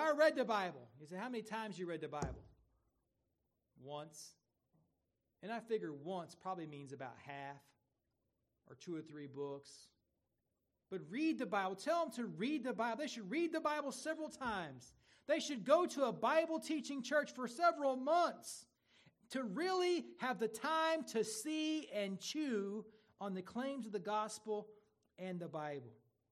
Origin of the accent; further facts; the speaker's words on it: Craigsville, United States; And I told that lady that I was from Craigsville, she was like, can anything good come from Craigsville?